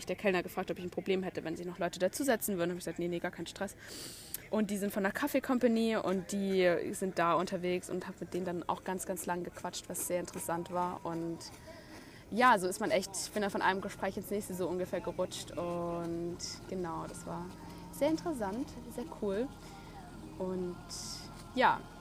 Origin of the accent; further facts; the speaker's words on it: Munich, Bavaria, Germany; wir kommen aus München, ich komme aus München